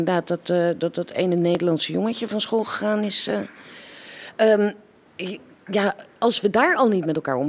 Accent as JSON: {"language": "Dutch", "town": "Amsterdam", "region": "North Holland", "country": "Netherlands", "said": "kunnen we daar als Amsterdammers dan tegen ingaan?"}